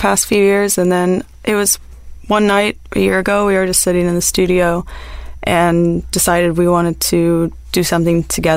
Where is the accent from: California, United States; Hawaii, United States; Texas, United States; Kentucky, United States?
Texas, United States; I'm from Texas.